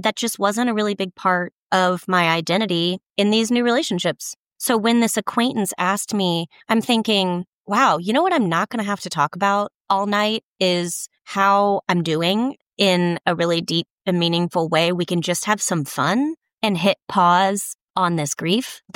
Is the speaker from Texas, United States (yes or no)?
yes; Texas, United States; They're from New Orleans. I'm from Texas.